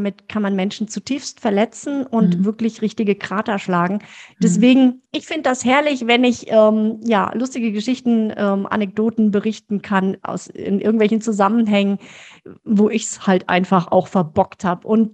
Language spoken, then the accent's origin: German; Heidelberg, Baden-Württemberg, Germany; born there; now in Wiesloch, Germany; wohne auch in Wiesloch, bin zwar gebürtige Heidelbergerin, aber wohne jetzt ja schon 10 Jahre knapp in Wiesloch.